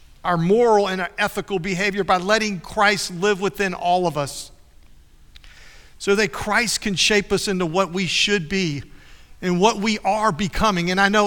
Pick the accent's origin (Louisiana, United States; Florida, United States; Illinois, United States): Louisiana, United States; New Orleans; I was born and raised in New Orleans. My mother's side of the family was Catholic. My dad's side of the family was Presbyterian.